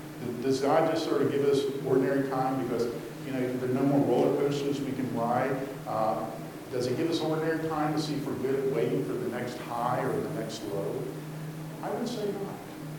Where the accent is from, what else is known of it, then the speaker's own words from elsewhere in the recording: Florida, United States; which I know in Wisconsin is about from the 10th of August to the 15th. Growing up in Florida is from June 1st to September 30th.